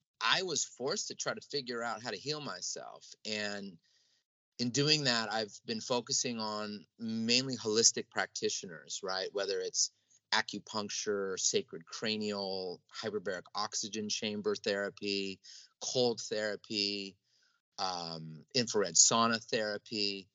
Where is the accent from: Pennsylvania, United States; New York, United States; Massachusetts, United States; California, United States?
California, United States; Los Angeles; So, growing up in Los Angeles, I do have many friends who are actors, performers, and singers and artists